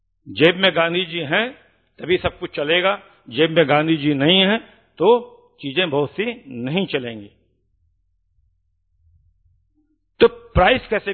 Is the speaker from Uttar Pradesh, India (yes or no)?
yes; Ayodhya, Uttar Pradesh, India; मैं रामलला की भूमि से आता हूं, अयोध्या की रामलला की भूमि से हैं